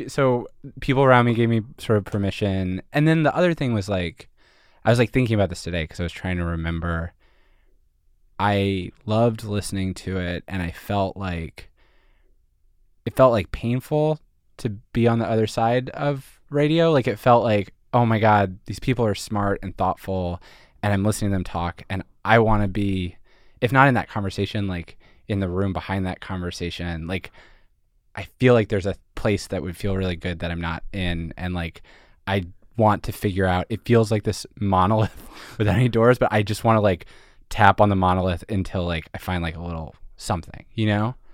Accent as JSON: {"language": "English", "town": "Philadelphia", "region": "Pennsylvania", "country": "United States", "said": "I'm from Philadelphia. I'm from suburban Philadelphia. And I went to school in Montreal."}